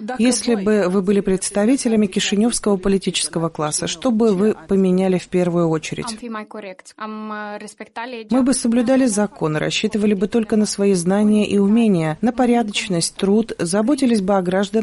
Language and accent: Russian; Sadova, Călărași District, Moldova; В селе Садово, откуда я родом, очень много говорят об этом.